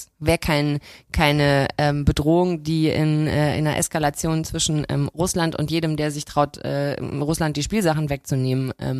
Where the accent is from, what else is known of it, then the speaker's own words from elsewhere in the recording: Cologne, North Rhine-Westphalia, Germany; als Kölnerin oder zumindest als so lange in Köln wohnend und auch in diesem Umfeld aufgewachsen sein, dass ich mir einfach rausnehme, mich als Kölnerin zu bezeichnen